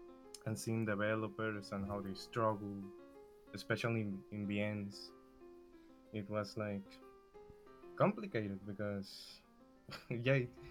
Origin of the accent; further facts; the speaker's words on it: Venezuela; because I come from Venezuela and I certainly wasn't gonna pay